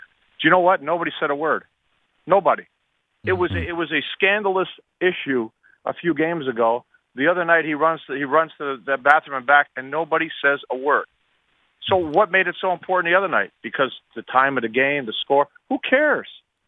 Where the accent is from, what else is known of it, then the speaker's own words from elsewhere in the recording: Canada; And if you watch a lot of obviously, we're a Canadian.